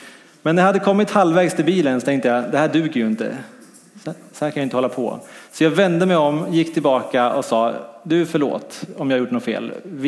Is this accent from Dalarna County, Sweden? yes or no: yes; Dalarna County, Sweden; Jag var hemma i Dalarna på lite semester.